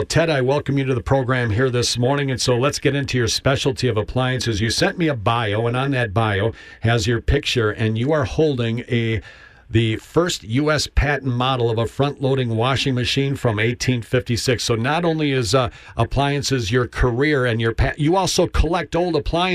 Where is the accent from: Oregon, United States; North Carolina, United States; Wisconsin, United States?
Wisconsin, United States; Appleton; I'm from Appleton myself, and I thought, well, that's a recognizable name.